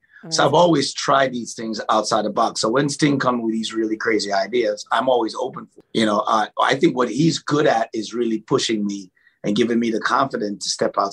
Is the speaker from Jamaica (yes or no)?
yes; Jamaica; I'm Jamaican.